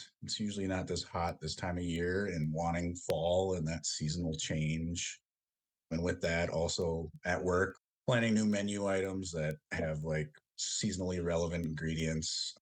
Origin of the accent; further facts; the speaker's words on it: Red Cliff, Wisconsin, United States; I'm Anishinaabe from Red Cliff, Wisconsin.